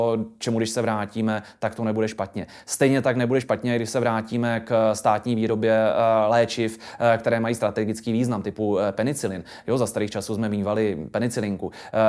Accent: Chomutov, Ústí nad Labem Region, Czechia; Já jsem Krušnohorec, já jsem z Chomutova a tam z těch vesniček nahoře je to mnohem blíž do Německa než k nám.

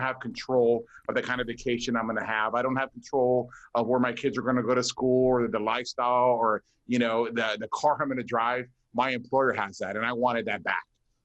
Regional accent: Texas, United States; Yeah, you know, so I was raised in Deep South Texas.

